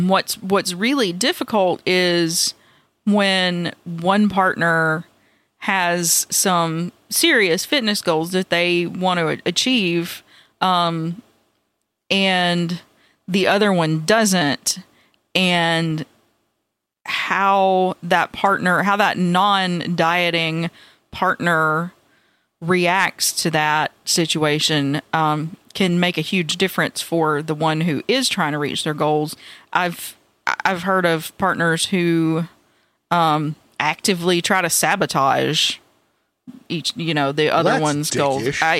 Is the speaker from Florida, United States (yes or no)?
yes; Florida, United States; Big babies from Florida.